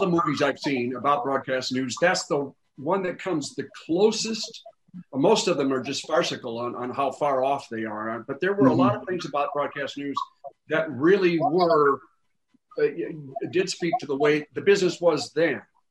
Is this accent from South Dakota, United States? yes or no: no; Minnesota, United States; I grew up in Minnesota. I was a small town kid from southeastern Minnesota. Both grandparents on both sides were dairy farmers, town of 750 people.